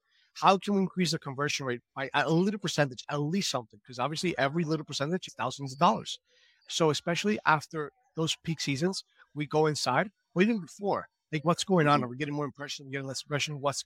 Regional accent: Venezuela; English is a second language; I was doing law back in Venezuela. I'm from Venezuela.

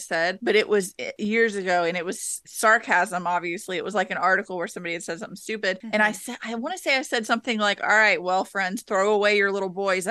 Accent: the South, United States; But growing up in the South, you hear and learn a lot about Gullah culture, Gullah Geechee stories

